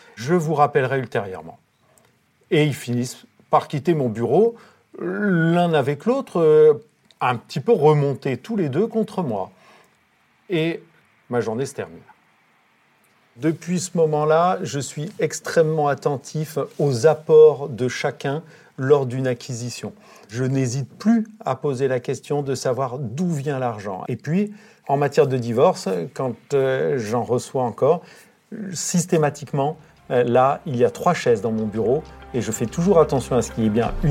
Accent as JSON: {"language": "French", "region": "Normandy", "country": "France", "said": "Chez nous, en Normandie, on dit que c'est un taiseux."}